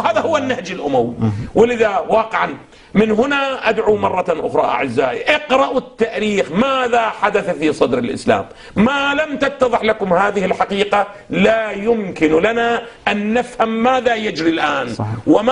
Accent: Iraq; عندنا في العراق الآن

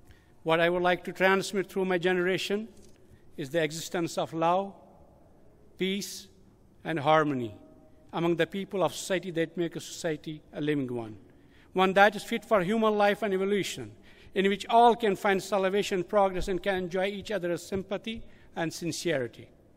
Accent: Jammu and Kashmir, India; now in Canada; Born and raised in Kashmir, India, living in Canada from last 18 years, I'm really blessed to be in this country

